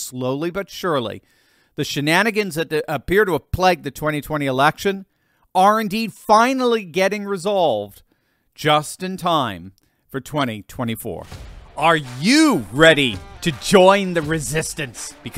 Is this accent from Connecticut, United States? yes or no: yes; Connecticut, United States; the latest bombshell ruling in Connecticut, my home state.